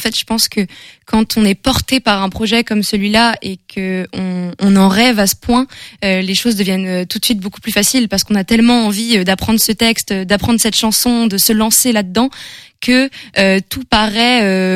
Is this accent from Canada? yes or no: no; Rennes, Brittany, France; Non, moi je suis rennaise.